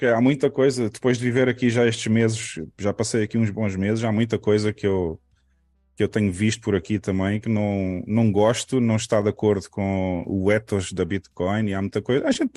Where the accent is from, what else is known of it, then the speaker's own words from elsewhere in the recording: Portugal; moved away as an adult; Não quer dizer que eu não gosto de Portugal, obviamente, eu sou português e gosto muito.